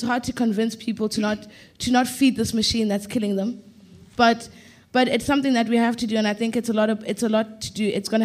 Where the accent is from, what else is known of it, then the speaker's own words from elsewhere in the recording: South Africa; But I'm a South African. I've been living and working in those spaces.